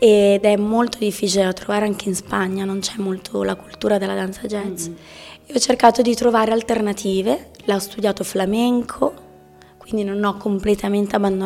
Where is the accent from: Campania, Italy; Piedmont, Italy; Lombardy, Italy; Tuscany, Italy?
Lombardy, Italy; Sesto San Giovanni; also born or lived in Milan; io sono nata a Milano, vissuto a Sesto San Giovanni.